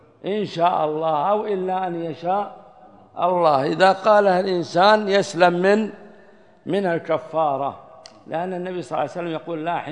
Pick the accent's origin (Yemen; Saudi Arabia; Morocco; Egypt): Saudi Arabia; عندنا في السعودية